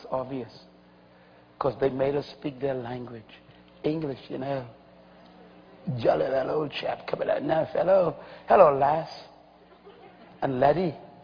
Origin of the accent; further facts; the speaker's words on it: Bahamas; born there; In 1954, I was born in the Bahamas. I was born under the kingdom of Great Britain.